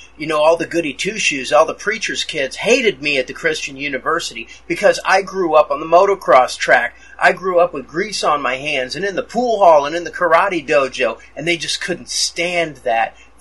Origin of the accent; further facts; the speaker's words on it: Davenport, Iowa, United States; News out of my hometown, by the way, from Davenport, Iowa.